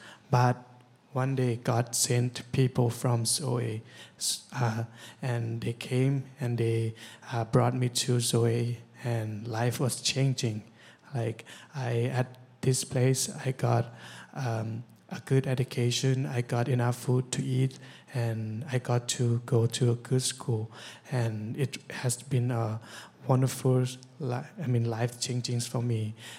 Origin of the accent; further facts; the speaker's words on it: Chiang Mai, Thailand; So I'm from Chiang Mai, Thailand.